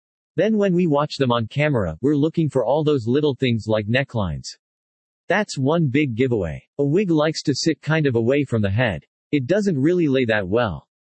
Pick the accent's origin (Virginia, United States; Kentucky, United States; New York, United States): Kentucky, United States; I am from Kentucky originally, even though you can't hear it in my voice.